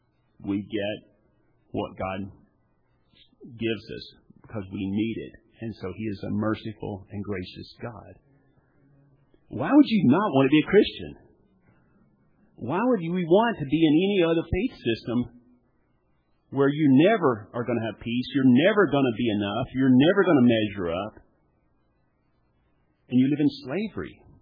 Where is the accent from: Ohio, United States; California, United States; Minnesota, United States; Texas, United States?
Texas, United States; Now, I grew up in East Texas, and so, you know, there was kind of a Bible Belt temperature.